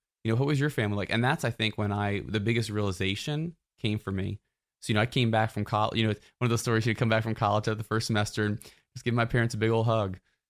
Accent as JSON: {"language": "English", "region": "Delaware", "country": "United States", "tie": "born or raised there", "said": "I'm actually from Delaware. And so I was born outside of Philadelphia, so probably, 15, 20 minutes from Philly. And that's where I grew up."}